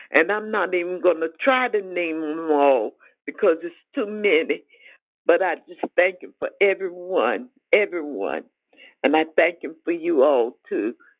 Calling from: North Carolina, United States; North Carolina.

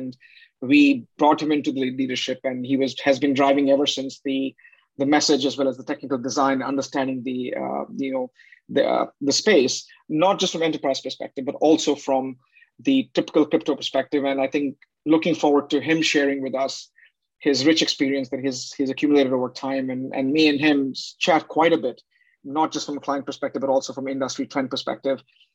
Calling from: Palau; This time, I'm calling in from Palau.

